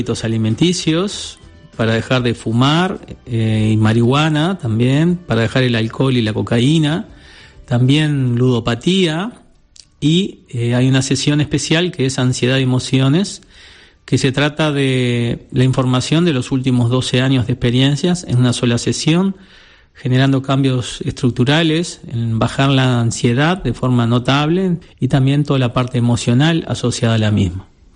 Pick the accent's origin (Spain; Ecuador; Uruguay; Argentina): Uruguay; tengo 57 años, soy de Uruguay.